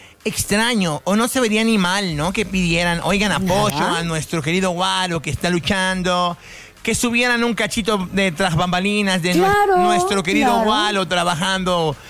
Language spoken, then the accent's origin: Spanish; Mexico; nosotras ya como mexicanas tenemos muy clavado ese tono de voz en el mariachi